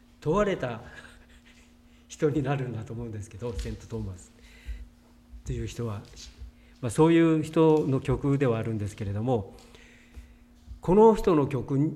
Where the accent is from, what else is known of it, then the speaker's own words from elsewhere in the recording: Kitakyushu, Fukuoka, Japan; 北九州で生活していた頃なんですが、まあ、僕が生まれ育ったところですけれども